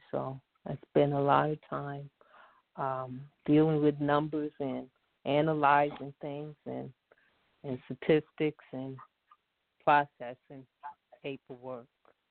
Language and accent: English; Brooklyn, New York, United States; also born or lived in South; So I'm proud to be a native of Brooklyn. I've been in Brooklyn for over 20 years.